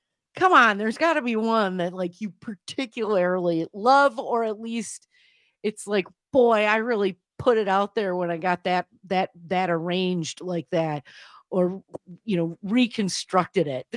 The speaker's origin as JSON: {"language": "English", "town": "Milwaukee", "region": "Wisconsin", "country": "United States", "tie": "born or raised there", "lives_now": "New York, United States"}